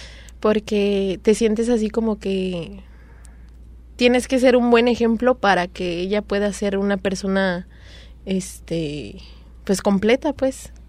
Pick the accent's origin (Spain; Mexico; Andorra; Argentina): Mexico; Acámbaro, Guanajuato; now in Puerto Vallarta, Mexico; soy originaria de Acámbaro, Guanajuato. Y pues tengo aquí en Puerto Vallarta viviendo alrededor de 10 años ya.